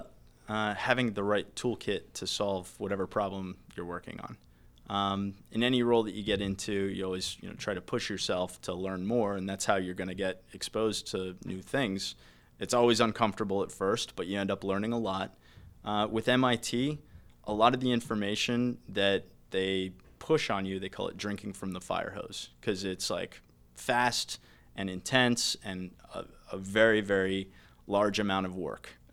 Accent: Georgia, United States; And from there, I moved back to my hometown of Georgia with a two-year rotation with Staples, the office supplies company.

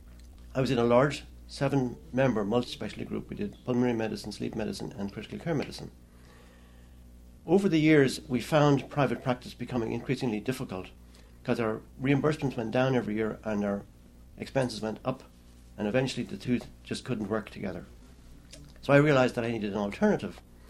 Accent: Ireland; I'm originally Irish, as you can gather from the way I talk.

